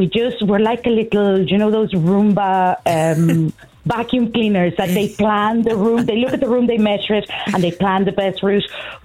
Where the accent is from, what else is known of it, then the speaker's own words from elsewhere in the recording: Mexico; moved away; things that like I would have eaten growing up in Mexico.